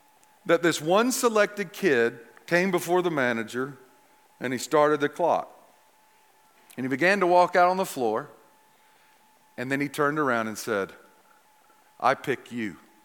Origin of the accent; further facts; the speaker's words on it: the South, United States; because he's a Philly guy and I'm a Southerner.